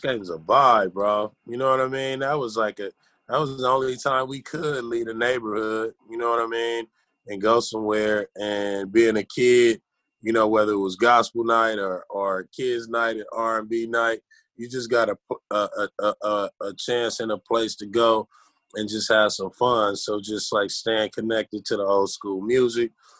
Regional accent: California, United States; growing up in South Central, obviously the Bible

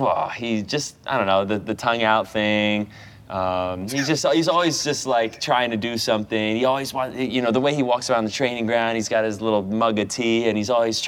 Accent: United States; I'm American, I don't try to be anybody else, so.

